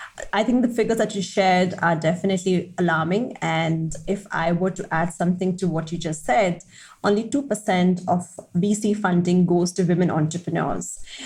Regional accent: Delhi, India; I come from Delhi and I have seen the disparity firsthand.

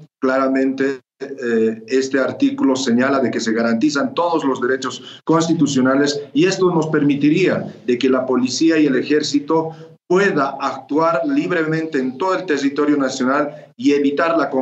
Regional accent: Bolivia; en especial como bolivianos, pensábamos que jamás iban a volver a repetirse

